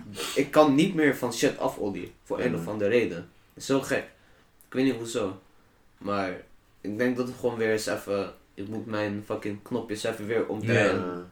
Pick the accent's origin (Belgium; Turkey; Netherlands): Turkey; ik ben Turks.